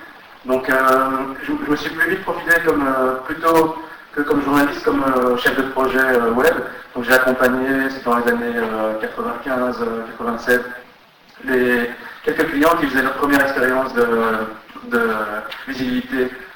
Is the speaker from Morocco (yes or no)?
no; Belgium; de chez nous en Belgique aussi